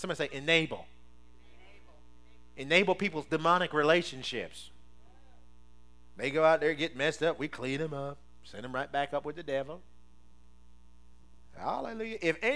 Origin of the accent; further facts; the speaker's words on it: Maryland, United States; I'm from Maryland, and we have crab broils.